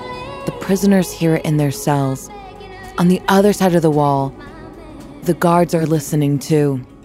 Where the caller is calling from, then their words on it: New York, United States; I'm calling from New York.